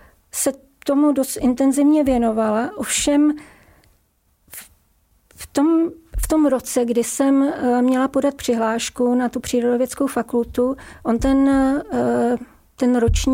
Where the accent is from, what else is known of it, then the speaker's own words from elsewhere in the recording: Prague, Czechia; tím, že jsem byla z Prahy, takže jsem nikdy nebydla na koleji